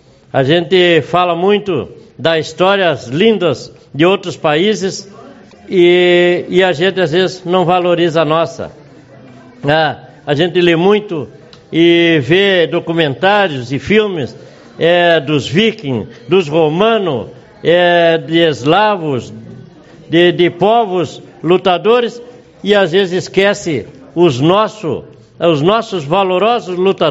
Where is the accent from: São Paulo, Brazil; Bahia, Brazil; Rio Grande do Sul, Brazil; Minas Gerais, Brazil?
Rio Grande do Sul, Brazil; eu tenho orgulho de dizer que sou gaúcho, tenho orgulho de dizer que eu sou filho de um homem campeiro, né? … são oriundos do Uruguai, somos meio castelhano